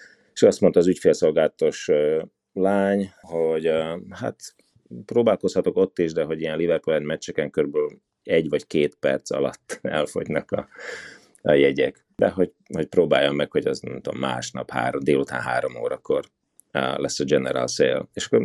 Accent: Southern Slovakia, Slovakia; én felvidéki vagyok

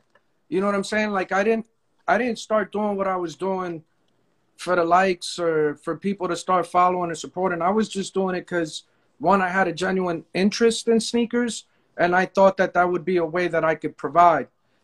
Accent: Perth Amboy, New Jersey, United States; I'm from Jersey. I'm from Perth Amboy.

